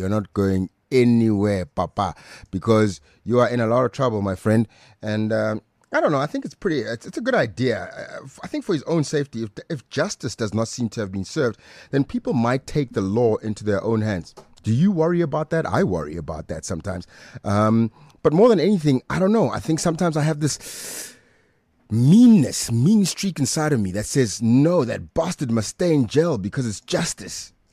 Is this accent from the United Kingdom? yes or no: no; Pretoria, Gauteng, South Africa; Well, because I'm from Pretoria, so it's all good.